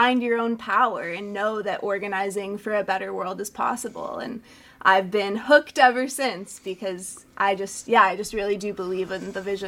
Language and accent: English; Denver, Colorado, United States; I grew up in Denver, in Colorado, a state that is really outdoorsy.